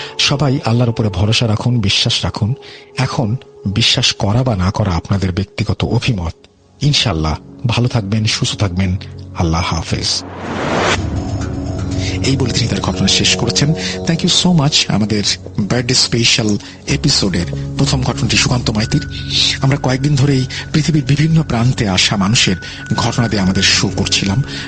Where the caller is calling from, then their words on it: Mymensingh, Mymensingh Division, Bangladesh; কাঠকোলা বাজার ময়মনসিংহ থেকে বলছি। বর্তমানে আমি আমেরিকান ইন্টারন্যাশনাল ইউনিভার্সিটি বাংলাদেশে পড়াশোনা করছি।